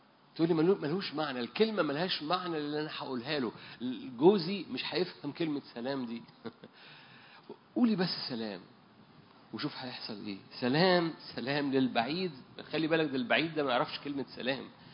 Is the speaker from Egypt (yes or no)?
yes; Port Said, Port Said Governorate, Egypt; بالمناسبة بلدنا غالية، مش بلدنا بورسعيد بس، بلدنا مصر اللي فيها بورسعيد برضو